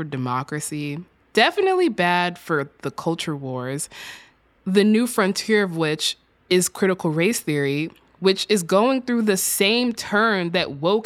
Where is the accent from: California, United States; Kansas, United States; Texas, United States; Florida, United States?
Texas, United States; In my home state of Texas